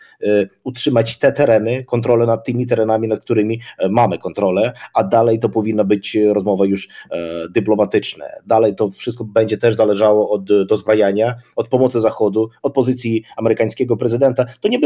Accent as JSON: {"language": "Polish", "region": "Zaporizhzhia Oblast", "country": "Ukraine", "said": "No ja pochodzę też z jednego z takich terenów teraz okupowanych, to jest obwód zaporowski, mała wioska w okolicach Enerhodara."}